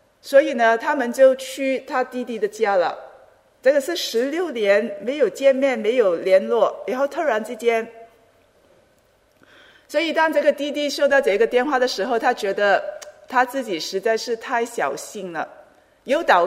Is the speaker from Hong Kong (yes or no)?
yes; Hong Kong; 我记得呢，当我小时候的时候在香港，到春节就是过年的时候呢